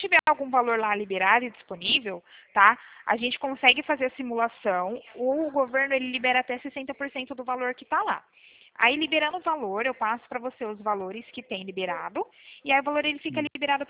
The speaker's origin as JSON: {"language": "Portuguese", "town": "Araçatuba", "region": "São Paulo", "country": "Brazil", "said": "Nós somos de Araçatuba."}